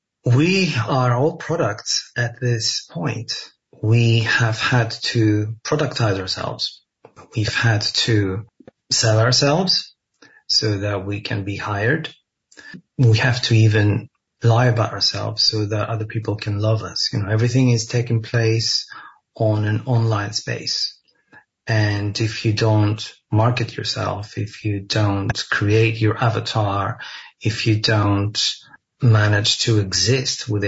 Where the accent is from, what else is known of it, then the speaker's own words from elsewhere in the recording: Greece; I saw cruise ships come one after another here in my hometown, as they do everywhere in Greece.